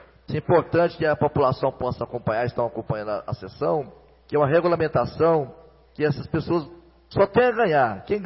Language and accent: Portuguese; Goianésia, Goiás, Brazil; a questão do centro de zoonose em Goianésia. A situação é minha terra, é minha cidade